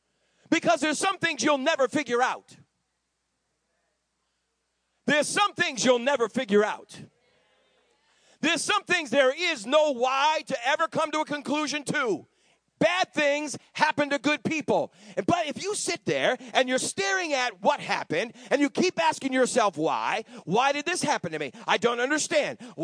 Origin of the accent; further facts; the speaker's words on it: Boston, Massachusetts, United States; But you know something? I'm not from here. I'm from Boston.